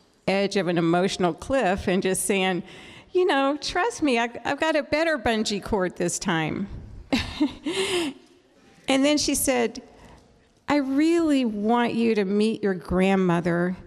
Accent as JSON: {"language": "English", "region": "Texas", "country": "United States", "said": "Hey, y'all. I'm from Texas."}